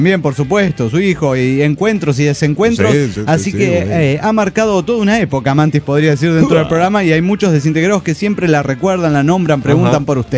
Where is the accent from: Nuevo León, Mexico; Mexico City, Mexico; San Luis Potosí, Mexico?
Mexico City, Mexico; del DF mexicano.